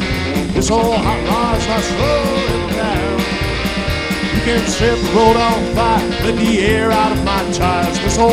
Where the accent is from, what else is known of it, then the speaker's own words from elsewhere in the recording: Port Huron, Michigan, United States; No, I'm from Port Huron, you know, but you know, we're really a Detroit-based situation here.